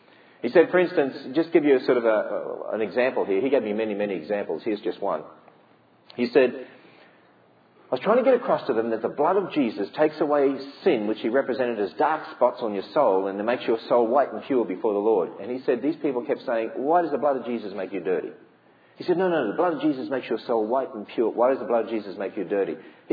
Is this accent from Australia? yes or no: yes; Australia; trying to impress her, you know, being Australian.